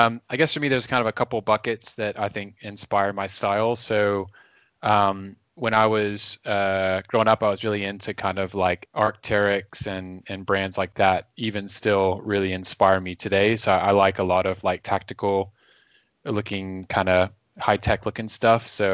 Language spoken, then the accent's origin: English; Austin, Texas, United States; Growing up in Austin, there's a lot of like really cool looking rocker folks, so that's why I have such a love for like black shirts and black westerns and that kind of thing.